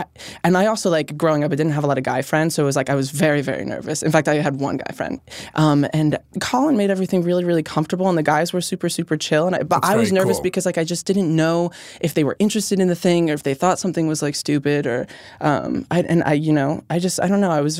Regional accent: Pennsylvania, United States; that one's about growing up in Pennsylvania, that one's about not having much money.

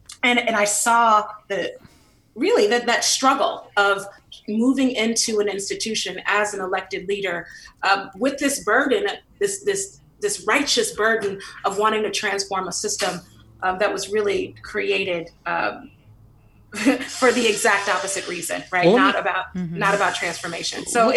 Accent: San Francisco, California, United States; But my early years, you know, I grew up in the Western Addition, you know, right by the Panhandle and a beautiful Victorian. I remember Black folks used to actually live in those Victorians. I lived on Fulton between Baker and Lyon.

